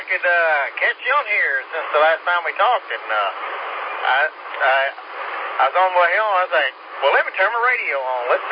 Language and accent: English; Johnson City, Tennessee, United States; And I hear that Johnson City, that's where my family's from. We're from Johnson City in the Elizabethton area.